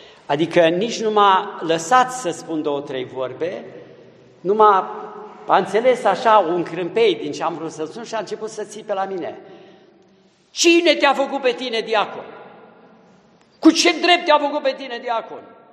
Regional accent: Transylvania, Romania; chiar dacă sunt ardelean, aduc din Ardeal lucrurile bune ale Transilvaniei

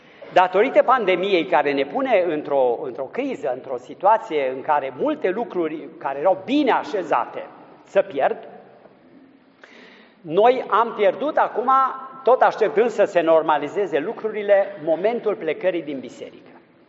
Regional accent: Transylvania, Romania; now in Vienna, Austria; Cum era și în satul meu natal, în Ardeal, și cum e în multe situații

